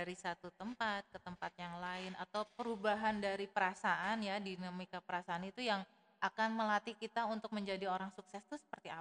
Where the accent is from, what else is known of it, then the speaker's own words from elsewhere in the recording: Lombok, West Nusa Tenggara, Indonesia; moved away; dulu saya itu kan dari Lombok ya guys, ya blasteran gitu.